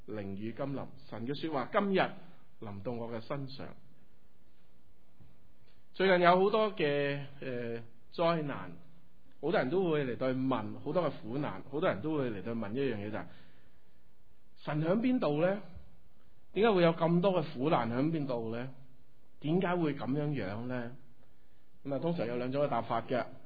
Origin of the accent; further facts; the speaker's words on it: Hong Kong; 即是我们中国人香港人就知道了